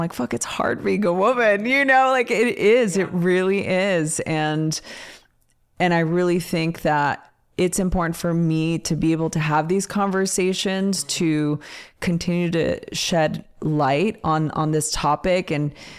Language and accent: English; Los Angeles, California, United States; growing up in East LA during like one of the most violent times in history was like the hard part of my life.